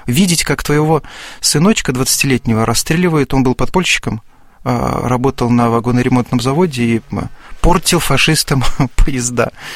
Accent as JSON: {"language": "Russian", "town": "Gomel", "region": "Gomel Region", "country": "Belarus", "tie": "born or raised there", "said": "известные люди в Гомеле, в моем родном городе"}